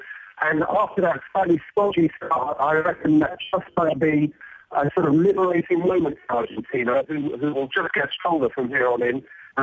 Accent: England, United Kingdom; And speaking as I do, as an Englishman, I actually came away from that game feeling actually quite encouraged.

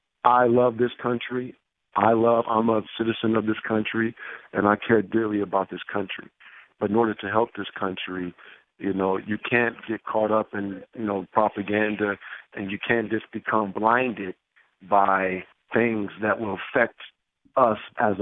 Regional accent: Syria; one of the things that happened to me is that I grew up in Syria.

